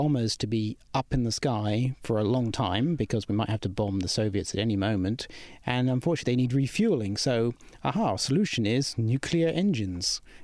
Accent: United Kingdom; as a British person

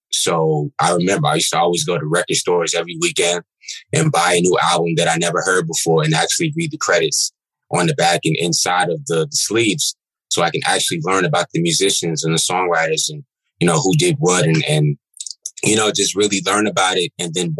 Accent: Queens, New York, United States; As you said … I'm from Queens, New York. I've lived so many different places. So, sometimes it's hard for me to even say what I rep nowadays, because I've been all around the world from a young age. But I'm from New York.

